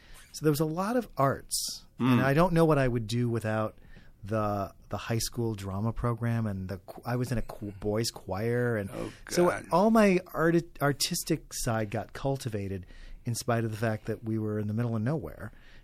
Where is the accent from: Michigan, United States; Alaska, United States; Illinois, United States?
Illinois, United States; Not Chicago, but out in the cornfields of northern Illinois, which was a nice place to grow up.